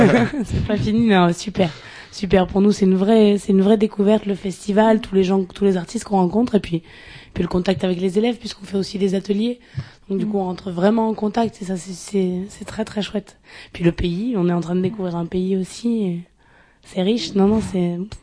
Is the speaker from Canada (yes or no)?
no; Nantes, Pays de la Loire, France; On vient de Nantes, de la Bretagne. Enfin, juste au bord de la Bretagne.